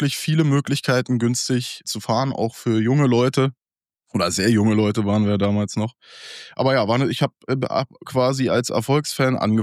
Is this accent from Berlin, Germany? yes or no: yes; Berlin, Germany; geboren bin ich in der Charité, dann bin ich groß geworden zwischen Wedding und Pankow, da Prinzenallee, Pankstraße.